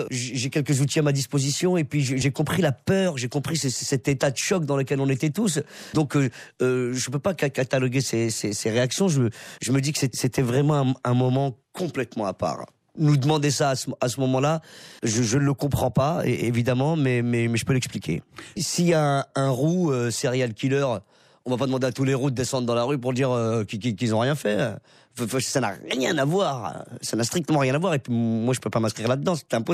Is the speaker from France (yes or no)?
yes; Paris, Île-de-France, France; born there; Mon père est né à Taza, dans une étable, comme Jésus. Moi, je suis né à Barbès, dans une cuisine pas équipée, d'ailleurs.